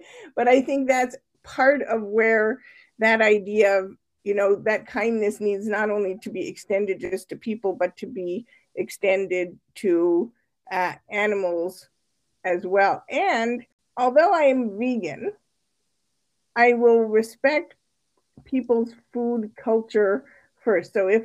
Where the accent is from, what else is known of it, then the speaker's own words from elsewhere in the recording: Canada; I actually grew up in Canada, so you might hear a little bit of the like out about house accent. And I grew up in a very traditional Jewish household, and we actually kept strictly kosher.